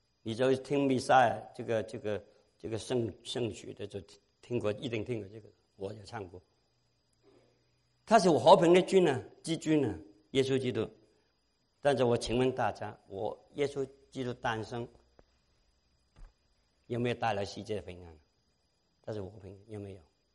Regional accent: China; 我们中国人要去船头怕贼，船尾怕鬼

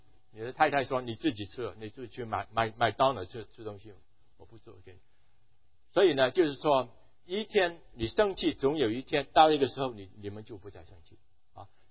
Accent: Guangdong, China; now in United States; 我常常跟人家说，我是广东人，我是广东人啊，广东人很会骂人的。

